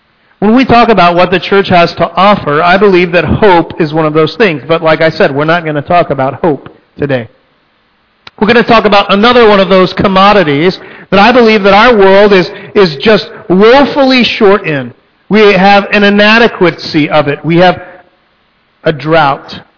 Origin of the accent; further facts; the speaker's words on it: Texas, United States; Now, let me just say, I'm from Texas.